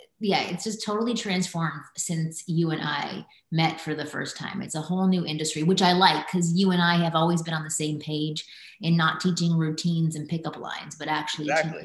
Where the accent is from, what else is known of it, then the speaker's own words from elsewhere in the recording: Canada; A lot of pickup artists are Canadian. I'm Canadian.